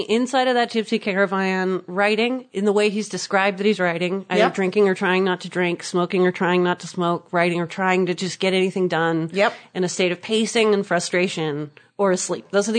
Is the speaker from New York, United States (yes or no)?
no; Napa, California, United States; I grew up in Napa, California.